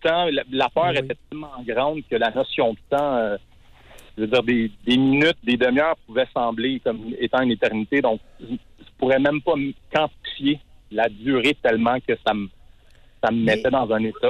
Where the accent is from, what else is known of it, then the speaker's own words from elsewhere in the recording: Laval, Quebec, Canada; En fait, je suis présentement en Estrie pour le travail, mais je suis de Laval, en fait, de Montréal.